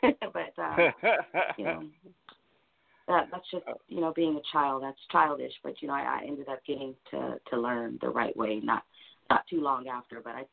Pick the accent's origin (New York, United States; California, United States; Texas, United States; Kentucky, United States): California, United States; Pasadena; also born or lived in Gary, Indiana; I was born in Gary, Indiana, but just only born there. I ended up coming to Pasadena when I was about a year and a half. My mother left from Gary and moved to Pasadena. And, that's my home, that's my hometown